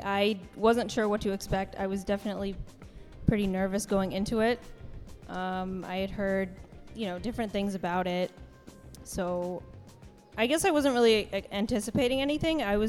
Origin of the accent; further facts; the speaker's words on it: San Francisco, California, United States; I'm from San Francisco, California, and I've been associated with camp for 14 years.